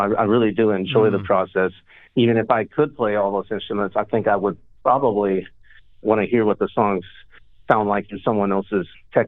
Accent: Missouri, United States; also born or lived in South Dakota / Illinois; So I was born up in South Dakota and then lived mostly in Missouri and Illinois. My father was a traveling salesman, so we bounced around quite a bit. And you know, I've lived in little communities. I've lived on a farm. I've lived in the suburbs. I've lived in cities.

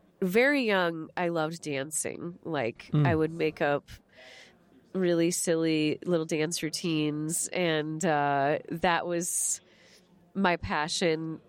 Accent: St. Louis, Missouri, United States; Oh, by the way, I'm originally from St. Louis, Missouri.

